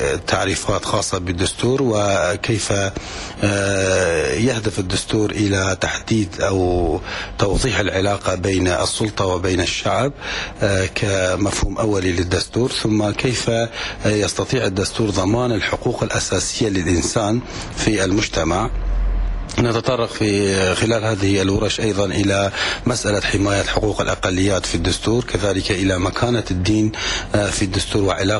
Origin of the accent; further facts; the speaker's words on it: Iraq; وهي هذه الفترة التي نحن كعراقيين بصدد كتابة دستور دائم للعراق